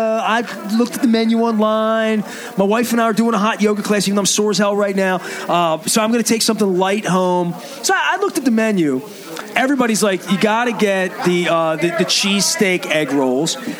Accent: Dundalk, Maryland, United States; My dad was from Scranton. But I grew up in Dundalk.

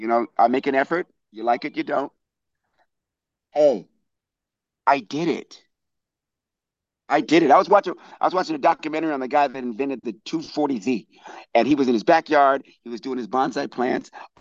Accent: Washington, District of Columbia, United States; because I come from the Washington, D.C. metropolitan area, and that now is the DMV.

